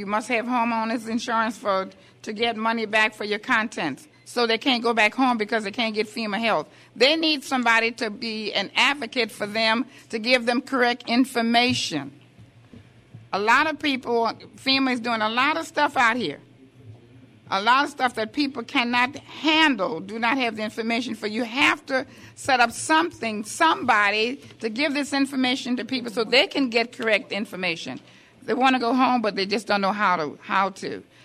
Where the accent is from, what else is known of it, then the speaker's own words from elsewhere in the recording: New Orleans, Louisiana, United States; now in Houston, United States; I'm from New Orleans, but my family is dislocated here in Houston, Texas.